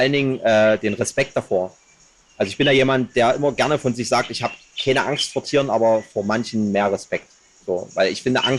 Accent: Saxony, Germany; Also ich komme aus der Richtung Bautzen, so ein kleines Dörfchen vor Bautzen. Und habe das unglaublich genossen, auf dem Land groß zu werden.

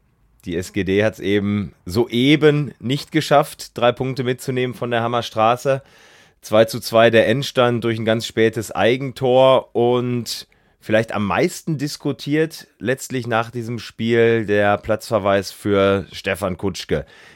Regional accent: North Rhine-Westphalia, Germany; Ich komme ja aus der Gegend von Münster

